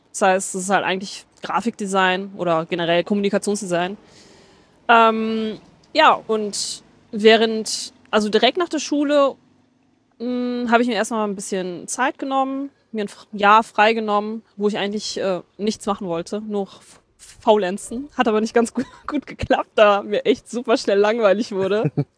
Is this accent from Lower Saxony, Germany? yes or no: no; Moers, North Rhine-Westphalia, Germany; Ich komme eigentlich aus Moers. Bin aber in meiner Kindheit und meiner Jugend sehr viel in Homberg gewesen, da ich da auch zur Schule gegangen bin und halt wirklich sehr viele Freunde aus Homberg habe.